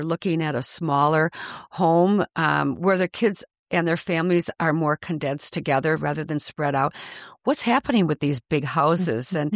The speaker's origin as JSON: {"language": "English", "town": "Milwaukee", "region": "Wisconsin", "country": "United States", "tie": "born or raised there", "said": "And I grew up in Milwaukee, and I've lived in Mequon and Elm Grove and Wauwatosa and out in Lake Country."}